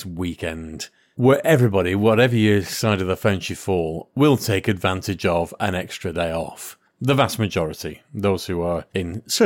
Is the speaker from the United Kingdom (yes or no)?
yes; England, United Kingdom; Basking in the joy of being an Englishman.